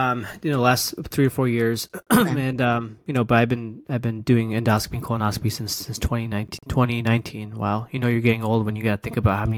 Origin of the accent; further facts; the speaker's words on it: Utica, New York, United States; also born or lived in Albany, New York; So I'm from Albany, New York, capital of New York and upstate. So a little bit about myself, I grew up in Utica, which is a small town in upstate New York